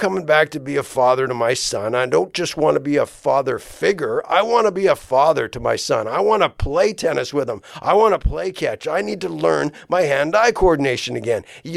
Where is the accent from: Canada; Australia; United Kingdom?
Canada; I grew up in Canada